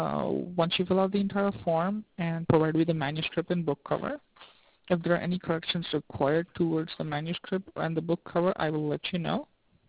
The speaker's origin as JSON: {"language": "English", "country": "South Africa", "said": "I'm actually South African."}